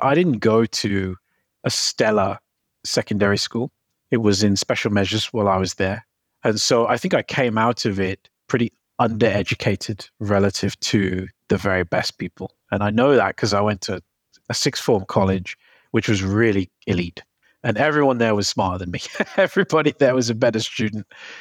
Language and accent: English; Birmingham, West Midlands, United Kingdom; So I'm from Birmingham. My parents are immigrants from Jamaica. I went to school in Birmingham and then I went to university in Manchester where I studied law.